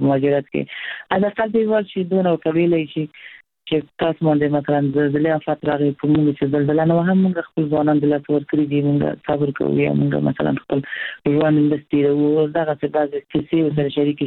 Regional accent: Herat, Afghanistan; موږ د هرات یو فرهنګي ښار دی

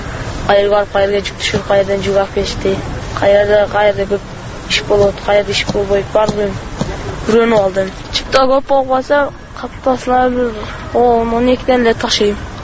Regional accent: Osh Region, Kyrgyzstan; Алайдан келдим буталга айынан.

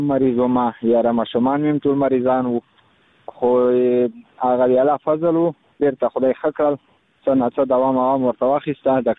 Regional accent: Khost, Afghanistan; زه خو د خوست ولایت مربوط یم، مرکز اوسیدونکی یم.

